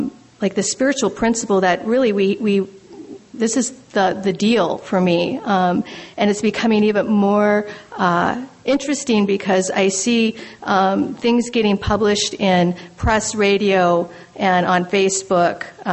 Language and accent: English; Minnesota, United States; accent: Minnesota; people knew who I was because of my accent, my Minnesota.